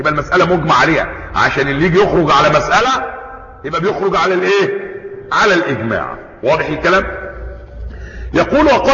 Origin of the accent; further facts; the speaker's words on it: Egypt; يعني وجدنا برضو رجلا عندنا في مصر